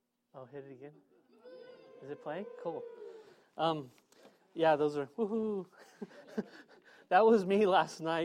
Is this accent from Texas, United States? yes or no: no; San Diego, California, United States; I grew up in Golden Hills. Unfortunately, they changed the name to South Park.